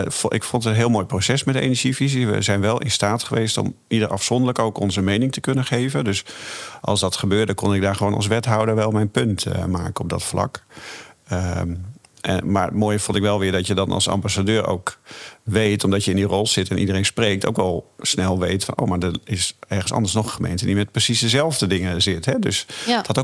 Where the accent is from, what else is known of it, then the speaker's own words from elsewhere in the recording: Heerenveen, Friesland, Netherlands; Ja, Fries, geboren en getogen in Heerenveen.